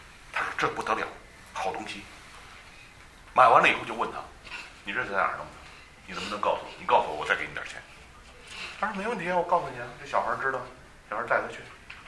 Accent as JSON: {"language": "Chinese", "country": "China", "said": "欧洲人旅行不像我们中国人旅行哈，我们中国人旅行呢，一般尤其是到一些有文化的地方呢，就看，哦，不错，挺好"}